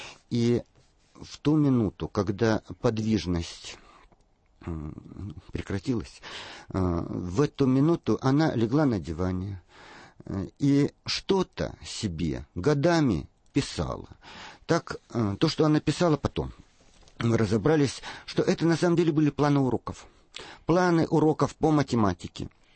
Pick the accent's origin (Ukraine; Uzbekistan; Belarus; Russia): Ukraine; Kharkiv, Kharkiv Oblast; Мы из Харькова.